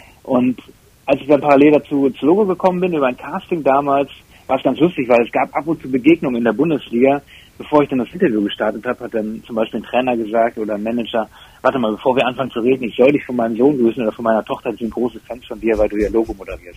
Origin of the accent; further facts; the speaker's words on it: Bad Oeynhausen, North Rhine-Westphalia, Germany; Ich komme aus Bad Oeynhausen, das ist bei Bielefeld.